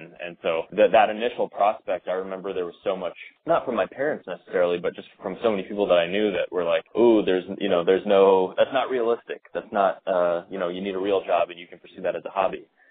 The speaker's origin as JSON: {"language": "English", "region": "Arkansas", "country": "United States", "tie": "born or raised there", "also_born_or_lived": "Canada", "said": "I was born in Canada and I grew up in Arkansas, which are polar opposites of each other, pretty much."}